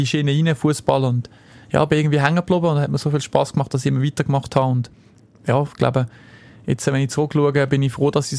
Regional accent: Nebikon, Lucerne, Switzerland; also born or lived in Wolhusen; Also geboren in Wollhausen, aber natürlich aufgewachsen bin ich in Nebiken, genau, wo meine Eltern jetzt auch noch wohnen.

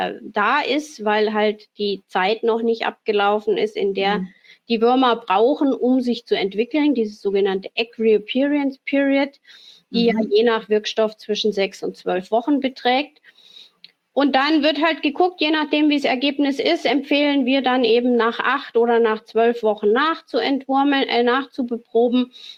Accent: Schliersee, Bavaria, Germany; ich bin in Oberbayern aufgewachsen, da ist es ja auch gang und gäbe, also ich komme ja vom Schliersee, also mitten aus der Berggegend

